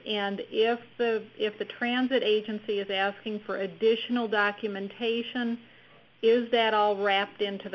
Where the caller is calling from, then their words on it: Billings, Montana, United States; I'm calling from Billings, Montana.